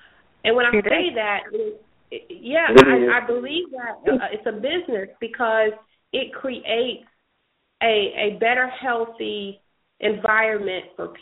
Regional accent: the South, United States; and I grew up in the South by my grandmother

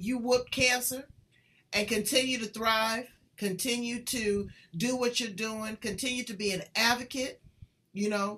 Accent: Los Angeles, California, United States; And I'm from South Central LA.

